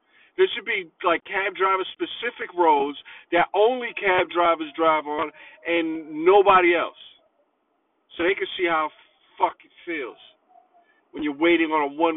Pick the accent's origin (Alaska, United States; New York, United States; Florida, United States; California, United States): New York, United States; Bronx; I'm from the Bronx, but when I was working in Brooklyn